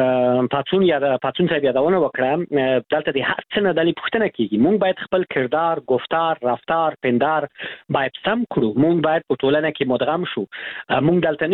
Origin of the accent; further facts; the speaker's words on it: Afghanistan; now in Europe; زه د افغانستان یم